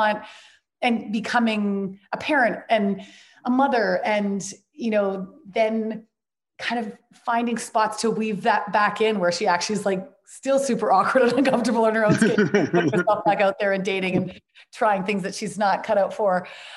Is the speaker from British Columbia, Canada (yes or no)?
yes; Vancouver, British Columbia, Canada; So I was up in my hometown of Vancouver where we were going to be shooting